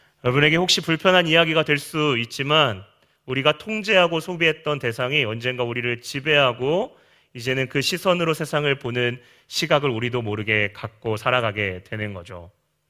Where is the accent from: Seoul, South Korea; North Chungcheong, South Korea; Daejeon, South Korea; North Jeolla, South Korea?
North Jeolla, South Korea; Jeonju; 제 고향이 전주거든요.